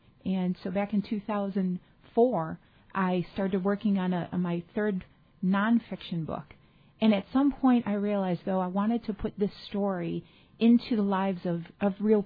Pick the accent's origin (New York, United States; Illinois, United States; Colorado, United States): New York, United States; Niagara Falls; moved away; I was born and raised in Niagara Falls, and I had some experiences that really formed this book and led to this book.